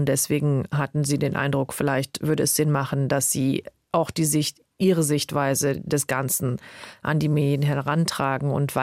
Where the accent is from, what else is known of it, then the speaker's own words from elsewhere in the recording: Morocco; now in Germany; Aber ich bin eben in Marokko bei einer Frau aufgewachsen, meiner Großmutter